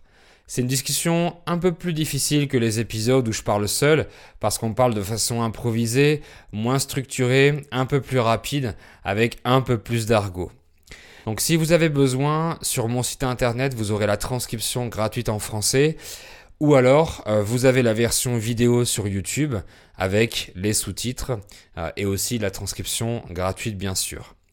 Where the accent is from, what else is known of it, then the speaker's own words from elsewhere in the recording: France; je suis français, polyglotte et professeur de français.